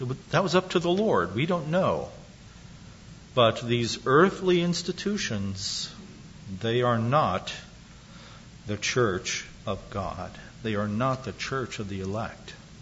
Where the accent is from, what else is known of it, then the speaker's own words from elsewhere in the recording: Kentucky, United States; I grew up in Kentucky, so I say Wycliffe.